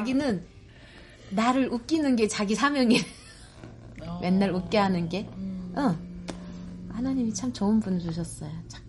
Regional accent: North Korea; now in United States

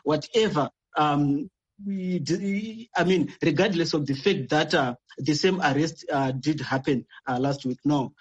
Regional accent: Midlands, Zimbabwe; by the way, I come from Midlands as well.

